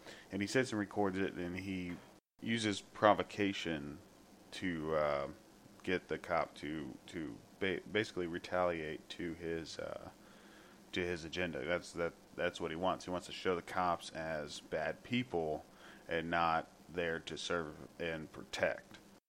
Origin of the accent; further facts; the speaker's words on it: Florissant, Missouri, United States; But I'm from Florissant, Missouri, which is literally a mile away from Ferguson.